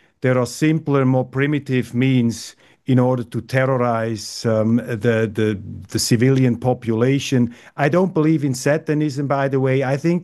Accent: Switzerland; I'm a Calvinist from Switzerland, and I'm very

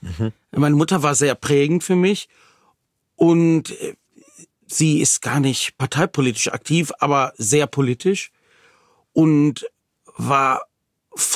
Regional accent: Wuppertal, North Rhine-Westphalia, Germany; Ich komme aus Wuppertal, bin da auch geboren, lebe

